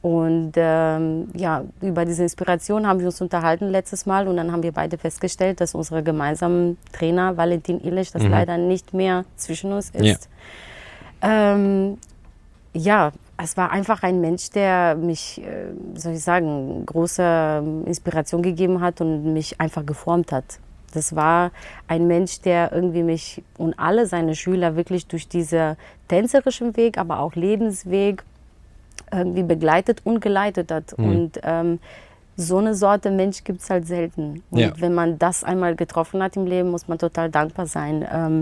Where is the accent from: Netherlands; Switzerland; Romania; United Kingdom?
Romania; ich bin geboren und groß geworden in Rumänien.